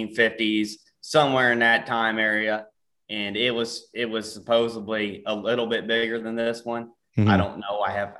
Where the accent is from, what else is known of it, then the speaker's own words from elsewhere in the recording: Ste. Genevieve, Missouri, United States; I'm from St. Genevieve, Missouri. I started hunting when I was 7 years old